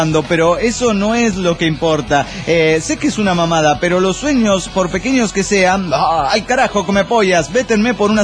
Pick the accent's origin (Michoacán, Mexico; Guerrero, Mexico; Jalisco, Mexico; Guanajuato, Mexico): Guerrero, Mexico; Teloloapan; born there; Pero bueno, yo nací en Telolhuapan, en Guerrero.